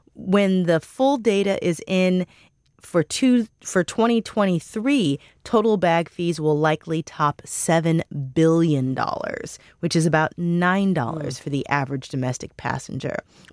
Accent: St. Louis, Missouri, United States; I'm from St. Louis, and Southwest has a big hub there, and so I end up flying back and forth.

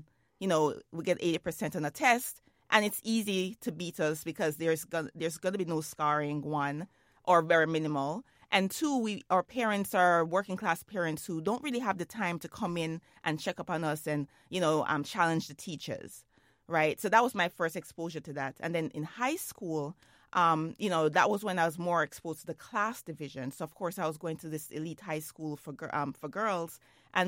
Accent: Jamaica; You know, growing up in Jamaica, that was really real.

